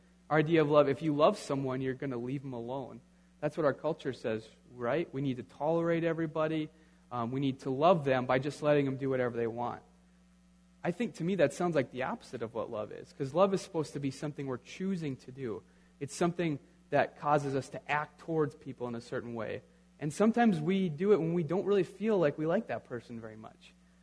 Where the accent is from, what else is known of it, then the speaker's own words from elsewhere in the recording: Minnesota, United States; And you guys know this. I'm from Minnesota. I'm obviously a huge Twins fan.